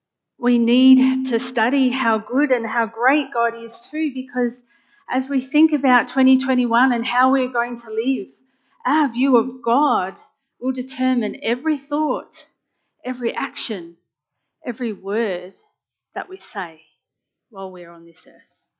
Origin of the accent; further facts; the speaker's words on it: Australia; As an Australian culture, we love our sport and we love our sporting heroes.